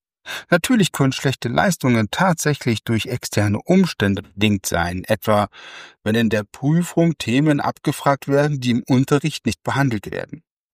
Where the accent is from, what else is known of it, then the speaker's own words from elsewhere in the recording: Osnabrück, Lower Saxony, Germany; also born or lived in Munich; Und ich bin vor einigen Jahren aus meinem geliebten München, ja, nach 22 Jahren, wieder in meine Heimatstadt Osnabrück-Bransche gezogen.